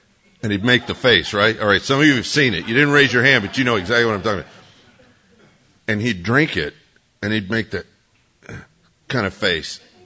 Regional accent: Louisiana, United States; also born or lived in Groves, Texas; I was born in Groves, Texas, and raised in Louisiana. And I was raised Mormon

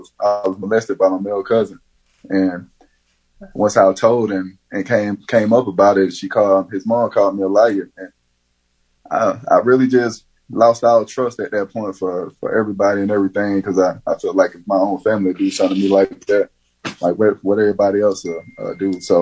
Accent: Albany, Georgia, United States; Like I say, I'm from Albany, Georgia, born and raised. I was born to a single parent, single household.

